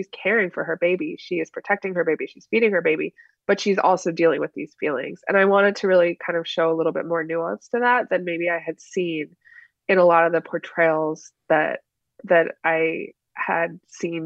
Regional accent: Washington, United States; now in New York, United States; I have to say that I am in New York now, but I grew up in Eastern Washington, so it was

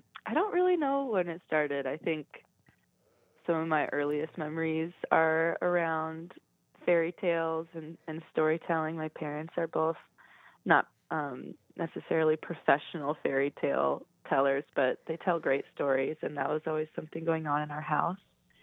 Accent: United States; with my own role as like an American woman in 2018 and what that meant.

